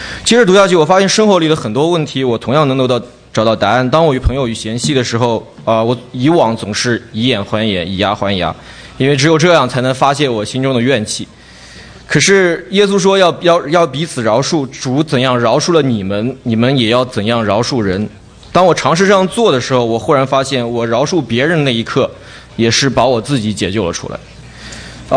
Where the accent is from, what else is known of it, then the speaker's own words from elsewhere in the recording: Nantong, Jiangsu, China; 我来自江苏南通。